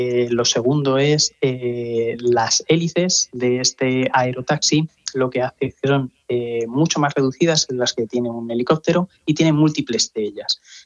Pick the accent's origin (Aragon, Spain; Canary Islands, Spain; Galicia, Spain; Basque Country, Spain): Aragon, Spain; Zaragoza; Entonces, yo soy maño